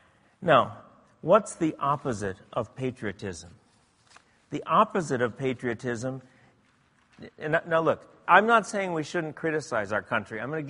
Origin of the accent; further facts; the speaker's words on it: United States; I'm proud of my country. I'm an American. I'm thankful for my country.